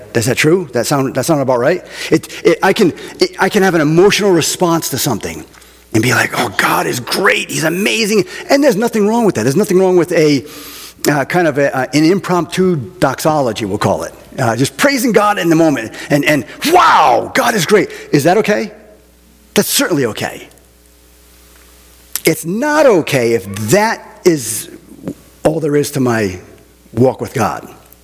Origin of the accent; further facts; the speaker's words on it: New England, United States; Those of you that don't know, I'm from New England.